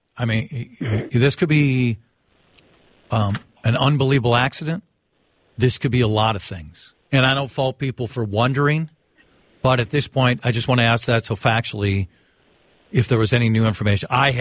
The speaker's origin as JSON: {"language": "English", "town": "Golden Valley", "region": "Minnesota", "country": "United States", "tie": "born or raised there", "said": "I grew up in Golden Valley, went to school away, came back here, live West Metro."}